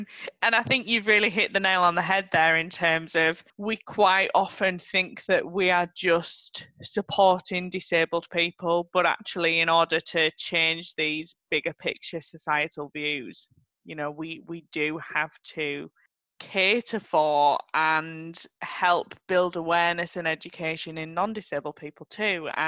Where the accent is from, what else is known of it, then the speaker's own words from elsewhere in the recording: Skipton, Yorkshire and the Humber, United Kingdom; born there; Yorkshire, that I'm sure you can tell from my accent, wherever I go in the world, that doesn't disappear. So I was born in Skipton, North Yorkshire